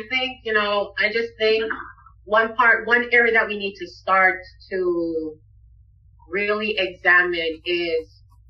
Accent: Jamaica; Obviously, as I mentioned, I'm from Jamaica.

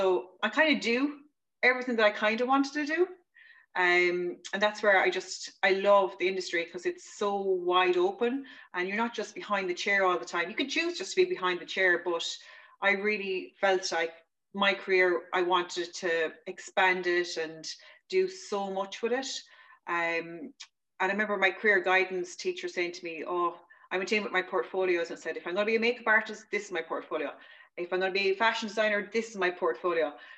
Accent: London, United Kingdom; born there; I was born in London, and I have a lot of family over there, so I'd go over and back quite a lot.

